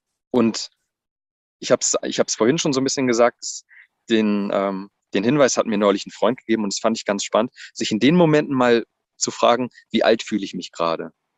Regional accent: Lucerne, Switzerland; Ich komme aus Luzern

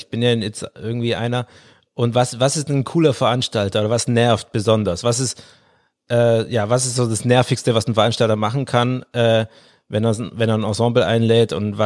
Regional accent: Baden-Württemberg, Germany; ich bin kein Schwabe an sich. Aber das ist komplizierte Story. Aber ich bin im Schwäbischen aufgewachsen

